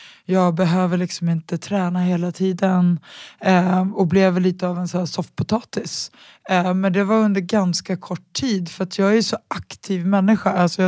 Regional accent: Stockholm, Stockholm County, Sweden; Jag är ju från Enskededalen

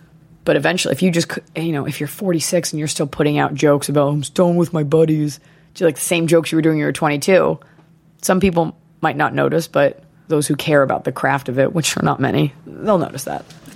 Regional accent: Dallas, Texas, United States; moved away as an adult; also born or lived in Boston; Also, growing up in Dallas, Texas, like

